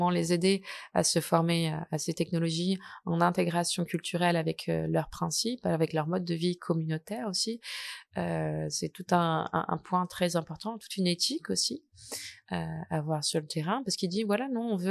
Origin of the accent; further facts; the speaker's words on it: France; Moi, je viens d'un peu loin, je viens de la France.